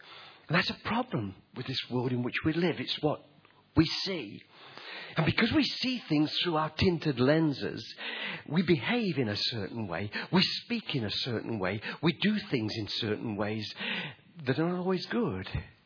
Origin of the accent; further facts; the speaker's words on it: United Kingdom; accent: English; now in Australia; Pop, you're not supposed to talk like that. You're an Aussie. But I still talk like I'm English because I've got that cultural background that is shaped.